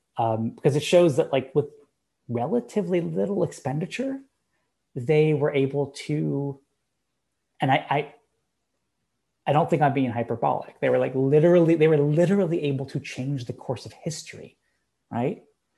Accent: United States; I mean, I care as a American and somebody who just cares about civic issues

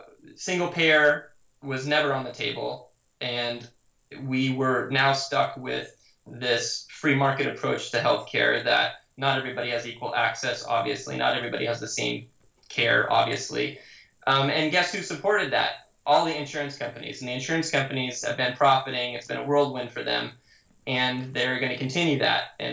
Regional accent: Montana, United States; also born or lived in Oregon; now in Long Beach, United States; I live down in Long Beach, California. I grew up in Montana, lived in Oregon a long time as well.

